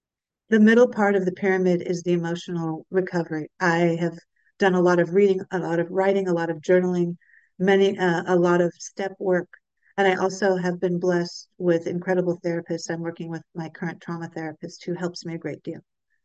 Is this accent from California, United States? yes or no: yes; California, United States; now in Northern California, United States; I'm from Southern California right now. I live in Northern California.